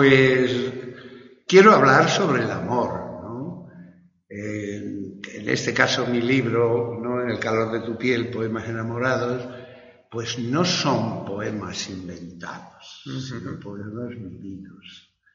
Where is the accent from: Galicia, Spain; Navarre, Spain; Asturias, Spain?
Navarre, Spain; Galar; como la feria de mi pueblo cuando era pequeño, la feria de Galar